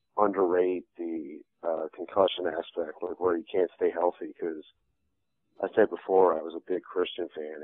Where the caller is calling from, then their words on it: New Jersey, United States; from New Jersey.